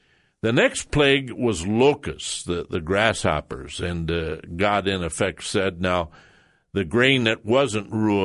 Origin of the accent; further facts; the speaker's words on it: Iowa, United States; I grew up in Iowa, and we lived in a small town